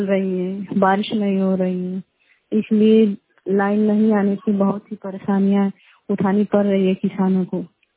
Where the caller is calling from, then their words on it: Jalalabad, Uttar Pradesh, India; मैं ग्राम सुल्तानपुर क्षेत्र जलालाबाद जिला गाजीपुर से बोल रही हूँ।